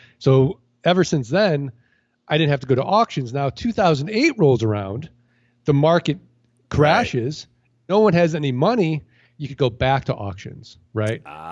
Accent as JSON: {"language": "English", "town": "St. Louis", "region": "Missouri", "country": "United States", "lives_now": "Arizona, United States", "said": "I go to another auction in Arizona where I'm from. And I start – or I'm living. I'm from St. Louis."}